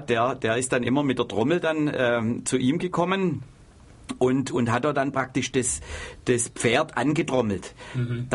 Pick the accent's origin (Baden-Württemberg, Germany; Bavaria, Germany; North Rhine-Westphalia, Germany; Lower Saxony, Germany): Baden-Württemberg, Germany; Crailsheim; Also 1957 fand eines der ersten Landestreffen der Bürgerwehren Württemberg-Hohenzollern bei uns in Crailsheim statt.